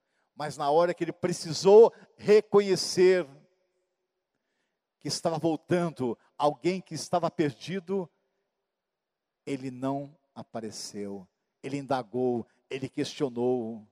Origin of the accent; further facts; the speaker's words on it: Fernandópolis, São Paulo, Brazil; em Fernandópolis onde eu fui criado, onde eu fui humilhado, onde eu fui desprezado praticamente.